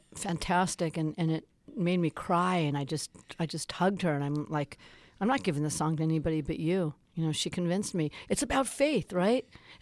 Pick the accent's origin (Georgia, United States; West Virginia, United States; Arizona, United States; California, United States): California, United States; Van Nuys; You know, I'm from Van Nuys. I didn't have people in the music business.